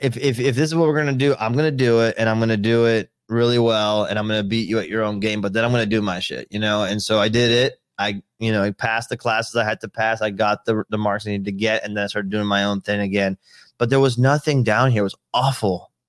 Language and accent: English; Miami, Florida, United States; we would go down to the beach, Miami Beach. I'm from Miami.